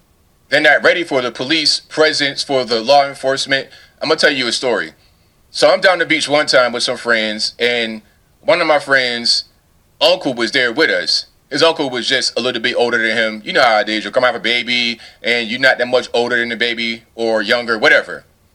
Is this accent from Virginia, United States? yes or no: yes; Portsmouth, Virginia, United States; I grew up on the beach and I'm from Virginia, that area. For the majority of my life, I lived in a place called Portsmouth, Virginia, which is right there, right down the street from the beach.